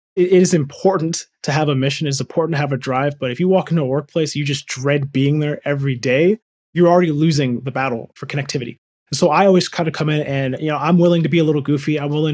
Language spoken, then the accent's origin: English; Detroit, Michigan, United States; born there; I was born in Detroit, Michigan, and I've talked on some other previous podcasts about my life growing up